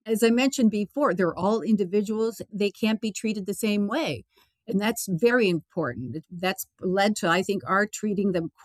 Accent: Los Angeles, California, United States; I grew up in the Los Angeles area, and I grew up

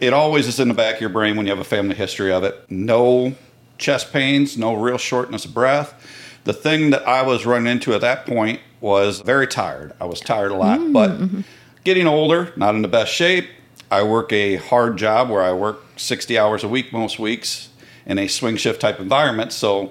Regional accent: Kankakee, Illinois, United States; Grew up, born and raised in Kankakee area. Family all pretty much stayed around town.

